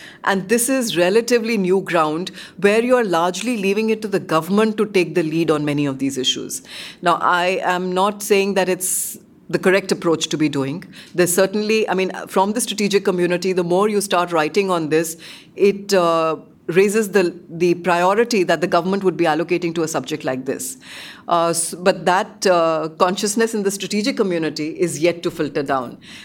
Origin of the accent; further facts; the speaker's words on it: India; I think as an Indian, it gives me some comfort.